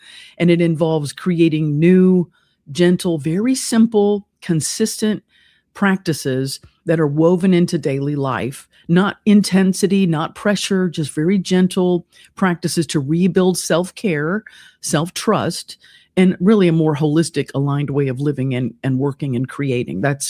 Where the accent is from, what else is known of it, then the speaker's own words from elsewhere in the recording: Kentucky, United States; also born or lived in Florida; I had packed up and sold my Florida home and moved back to my hometown in Kentucky in 2017 to be in place for my aging mom.